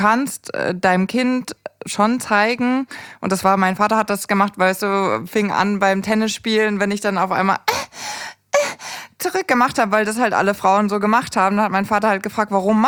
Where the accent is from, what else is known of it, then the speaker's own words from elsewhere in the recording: Erding, Bavaria, Germany; wenn ich da irgendwo in Erding, wo ich aufgewachsen bin, mir vorstelle, 12 Jahre alleine Kinder großzuziehen